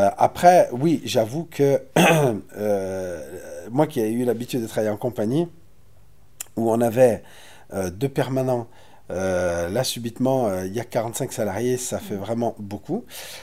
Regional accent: Saint-Étienne, Auvergne-Rhône-Alpes, France; moi, je suis né à Saint-Étienne et que ma culture, elle est vraiment stéphanoise. Voilà, j'ai vécu dans un quartier très animé de la banlieue de Saint-Étienne. C'est à la fois ça, mes origines. Et l'origine de mes parents qui sont des immigrés algériens.

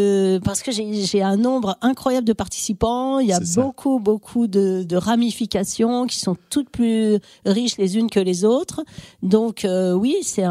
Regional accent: Bourg, France; born there; je suis née à Bourg et je trouve que c'est vraiment un endroit, c'est un carrefour où se rencontrent tellement de vies, tellement de parcours différents

